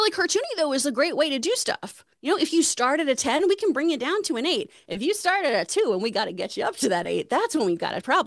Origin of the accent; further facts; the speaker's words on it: The Woodlands, Texas, United States; accent: East Texas; I'm from Texas, so we hit that. I'm East Texas too, so I tend to talk more up in like my nose and head.